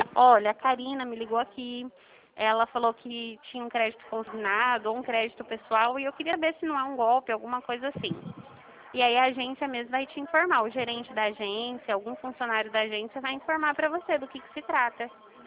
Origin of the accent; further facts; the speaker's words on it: São Paulo, Brazil; Eu sou do interior de São Paulo.